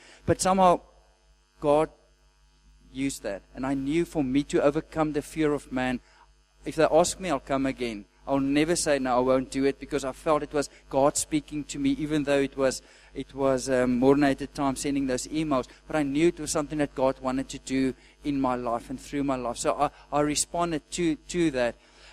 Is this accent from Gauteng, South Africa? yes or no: no; Somerset West, Western Cape, South Africa; I'm from Somerset West. And if you don't know, it's just about 20 kilometers to the seaside.